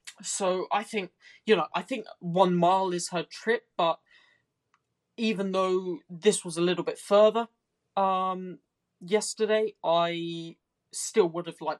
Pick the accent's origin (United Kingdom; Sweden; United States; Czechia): United Kingdom; Yeah, I mean, I've always, being a Brit, I always had a bit of a love for this horse